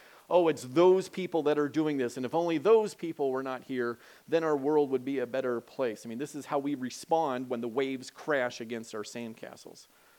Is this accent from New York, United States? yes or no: no; Washington, United States; As a child, I grew up in Washington State.